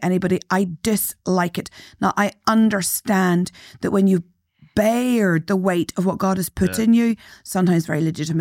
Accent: Northern Ireland, United Kingdom; I grew up in Northern Ireland

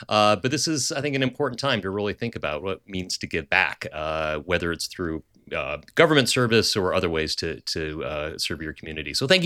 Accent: Toledo, Ohio, United States; You know, when I think about my origins, I'm from Toledo, Ohio, you know, a Rust Belt town. My parents were teachers. We didn't travel internationally growing up for the most part.

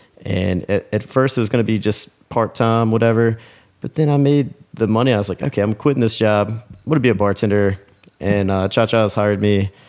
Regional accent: Mechanicsville, Virginia, United States; Yes, ma'am. I'm from Richmond. Well, outskirts of Richmond, about, 10 to 15 minutes in Mechanicsville in Hanover County.

